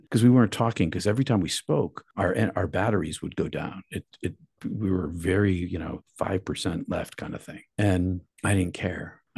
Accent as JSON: {"language": "English", "region": "Massachusetts", "country": "United States", "said": "because we were in Canada and we're from the United States. It's going to be in the Massachusetts newspapers and it's going to be terrible for my parents."}